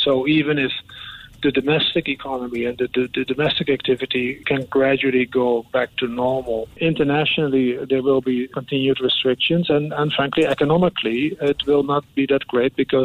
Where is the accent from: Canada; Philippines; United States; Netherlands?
Netherlands; English is a second language; I come from the Netherlands.